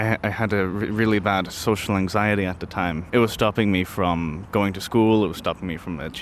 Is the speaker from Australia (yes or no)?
no; Dublin, Leinster, Ireland; I am 17 years old. I am from Darndale.